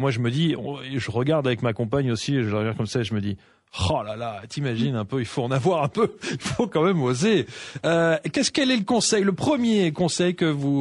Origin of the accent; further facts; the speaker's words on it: France; Et je suis français, donc j'ai envie de m'y installer